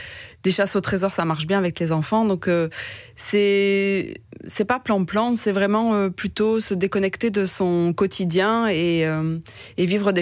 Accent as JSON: {"language": "French", "town": "Toulouse", "region": "Occitanie", "country": "France", "lives_now": "Belgium", "said": "Je suis toulousaine, effectivement, donc c'est dans le sud de la France. Mais je suis en Belgique depuis plus de 10 ans et mon mari depuis plus de 15 ans. Et en fait, on est bien ici."}